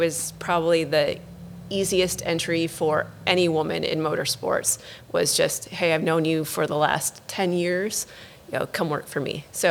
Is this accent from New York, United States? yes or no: no; Michigan, United States; I grew up in Michigan.